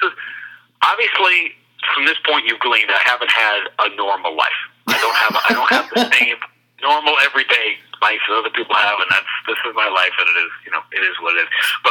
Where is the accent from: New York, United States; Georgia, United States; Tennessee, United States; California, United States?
New York, United States; I was a Bob Backlund kid, and, growing up in New York.